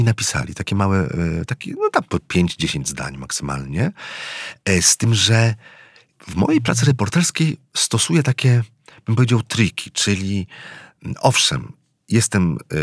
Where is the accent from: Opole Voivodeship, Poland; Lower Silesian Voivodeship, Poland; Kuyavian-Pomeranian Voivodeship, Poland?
Lower Silesian Voivodeship, Poland; Złotoryja; Ja pochodzę z małego miasteczka, wiesz, ze Złotoryi na Dolnym Śląsku, gdzie seks naprawdę był tematem tabu